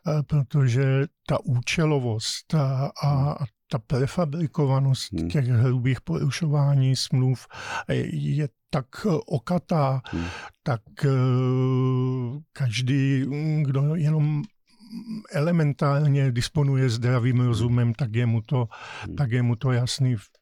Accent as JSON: {"language": "Czech", "town": "Brno", "region": "South Moravian Region", "country": "Czechia", "said": "my jsme v Brně, jsem z Brna"}